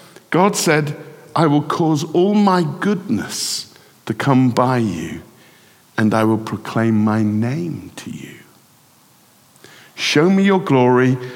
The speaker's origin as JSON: {"language": "English", "region": "England", "country": "United Kingdom", "said": "being English"}